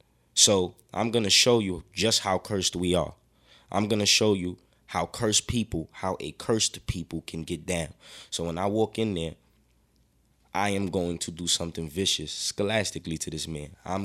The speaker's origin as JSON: {"language": "English", "town": "Brooklyn", "region": "New York", "country": "United States", "said": "I'm from Brooklyn, New York, and I'm 17"}